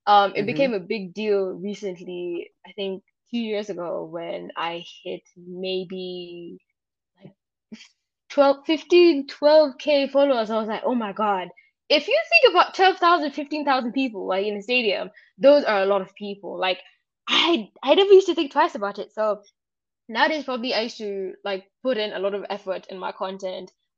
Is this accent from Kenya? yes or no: yes; Nyeri, Nyeri County, Kenya; also born or lived in Nairobi; I was a Nyeri kid. Shout out to Mount Kenya Academy. I was in Mount Kenya Academy. So I was I was raised in Nyeri, but born in Nairobi.